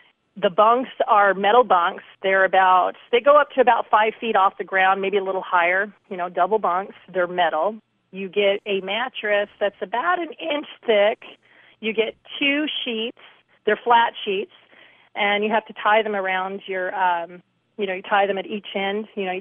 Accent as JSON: {"language": "English", "town": "Seattle", "region": "Washington", "country": "United States", "tie": "born or raised there", "lives_now": "Sandpoint, United States", "said": "I grew up in Seattle. I haven't been on freeways in a long time."}